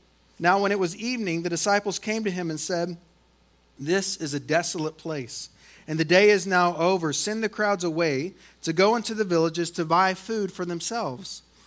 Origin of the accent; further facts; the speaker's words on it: Tulsa, Oklahoma, United States; Now, man, I grew up in Tulsa, Oklahoma. And I know I always get judged for that in Texas for some reason.